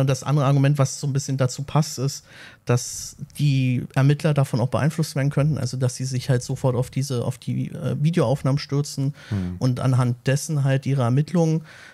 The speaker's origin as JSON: {"language": "German", "region": "Berlin", "country": "Germany", "said": "Also, wir sind hier aus Berlin, wir sind selber Berliner."}